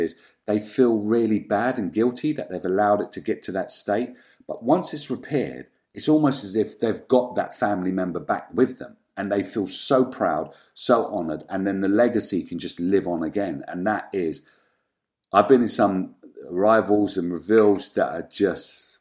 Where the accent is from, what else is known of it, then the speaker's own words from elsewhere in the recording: London, United Kingdom; I was born and bred in Hackney, and grew up with my mum and my brother on a council estate in Stoke Newington stroke Clapton. It was on Caesnuff Road. It was right between the two.